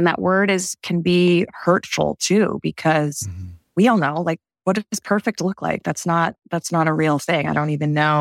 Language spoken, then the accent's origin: English; Martha's Vineyard, Massachusetts, United States; I'm originally from Martha's Vineyard, Massachusetts. My parents were total hippies, and they taught me how to live off the land.